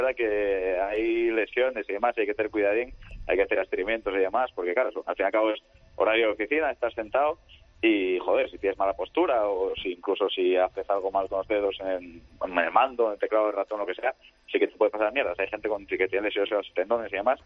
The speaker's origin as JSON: {"language": "Spanish", "town": "Oviedo", "region": "Asturias", "country": "Spain", "said": "De Oviedo, Oviedo."}